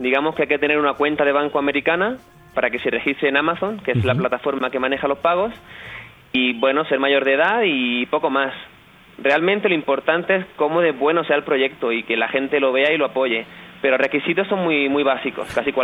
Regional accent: Spain; habréis notado por mi acento, yo soy español.

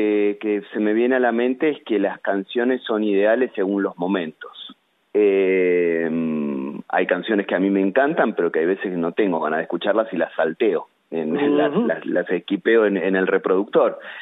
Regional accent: Buenos Aires, Argentina; Yo soy un orgulloso hombre proveniente de San Telmo, la República de San Telmo, en Buenos Aires, y recontra porteño. Tengo adoquín, que son las piedras de las calles, y casas viejas en las venas.

